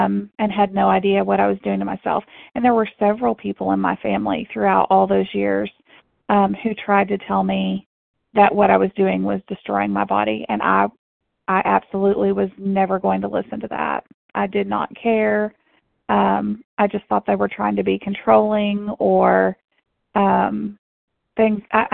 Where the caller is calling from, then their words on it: Arkansas, United States; Hi, good morning. … I am calling in from Arkansas.